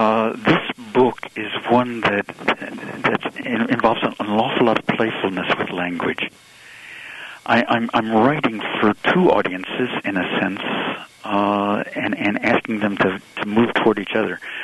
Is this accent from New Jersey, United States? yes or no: no; Florida, United States; now in St. Louis, United States; Now, I've lived for 21 years here in St. Louis. I grew up in Florida. I was always an ocean person. I've become a river person here.